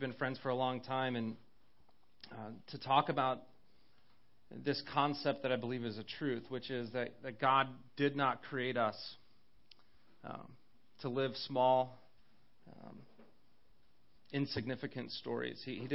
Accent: Roselle, Illinois, United States; I grew up in Roselle, and already by the age of 10, there was a phrase I would say quite a bit.

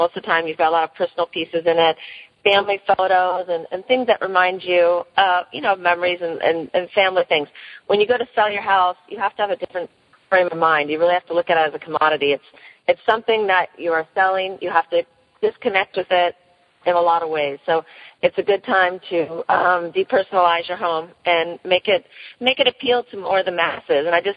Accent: California, United States; now in Florida, United States; I came from California, where most homes are staged before they put them on the market. And when I came to Florida 15 years ago or so

